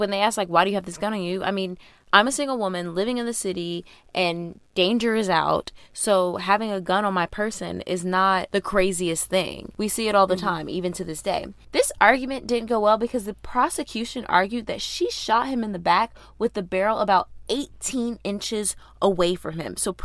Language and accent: English; Georgia, United States; I'm looking at Georgia because y'all know we're from Georgia.